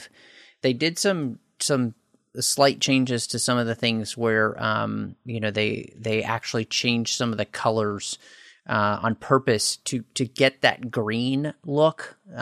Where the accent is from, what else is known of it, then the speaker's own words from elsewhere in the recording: Dallas, Texas, United States; And again, growing up in Dallas, Texas, which is not all that far from Oklahoma